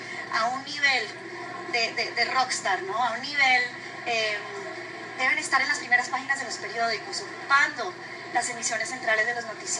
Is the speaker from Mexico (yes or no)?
no; Colombia